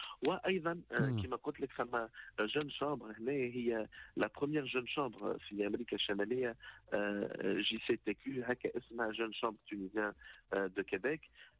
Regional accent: Tunisia; التكنوبول اللي عندنا في تونس

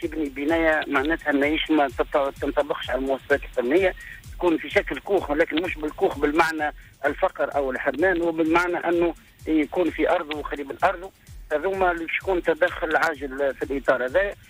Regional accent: Tunisia; ويتنقلوا كما عندنا في تونس ظاهرة النزوح

